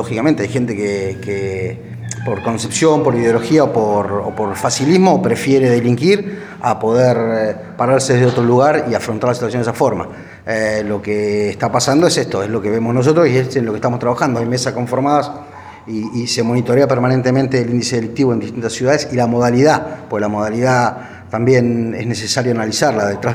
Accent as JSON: {"language": "Spanish", "town": "Coronel Dorrego", "region": "Buenos Aires Province", "country": "Argentina", "tie": "born or raised there", "said": "Soy oriundo de Coronel Dorrego"}